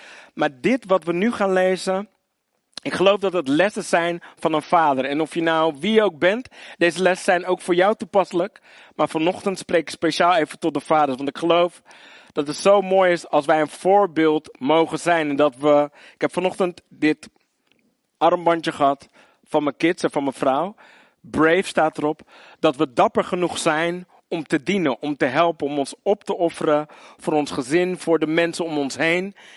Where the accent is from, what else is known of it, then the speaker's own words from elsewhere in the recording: Zoetermeer, South Holland, Netherlands; Ik ben van G-Time City Church, kom uit Zoetermeer.